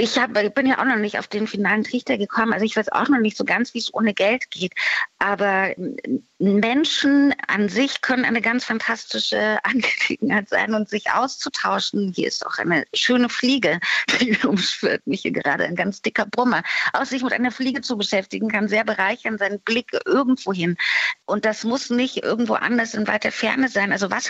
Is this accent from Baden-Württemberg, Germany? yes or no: no; Saxony, Germany; Also ich komme aus Sachsen, da wohne ich auch noch.